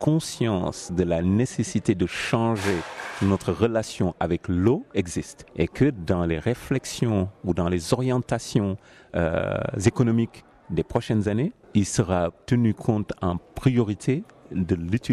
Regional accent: Senegal; je viens du Sénégal. Je suis un musulman

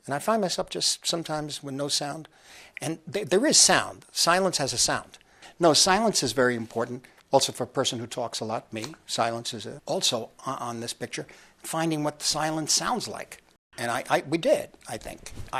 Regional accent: New York, United States; For me, as a New Yorker, to be stuck in this mud

